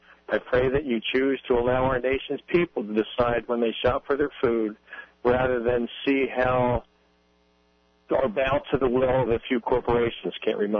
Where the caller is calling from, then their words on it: Independence, Missouri, United States; I'm over in Independence, Missouri.